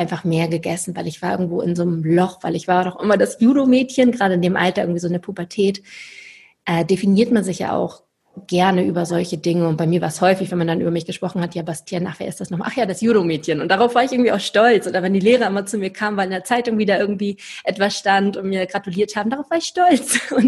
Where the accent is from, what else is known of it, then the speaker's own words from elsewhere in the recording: Lübeck, Schleswig-Holstein, Germany; moved away as an adult; now in Stuttgart, Germany; bin dann von Lübeck, wo ich herkomme, aus dem hohen Norden, bis in den Süden nach Stuttgart gezogen